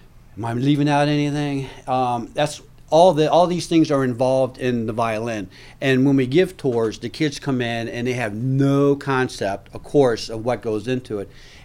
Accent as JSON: {"language": "English", "town": "King George", "region": "Virginia", "country": "United States", "tie": "born or raised there", "said": "I grew up in King George, and it was very."}